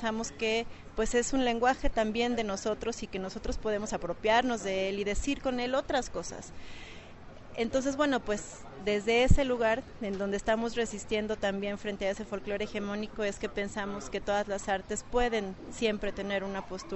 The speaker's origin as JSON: {"language": "Spanish", "region": "Mexico City", "country": "Mexico", "said": "Somos de la Ciudad de México, todas somos chilangas."}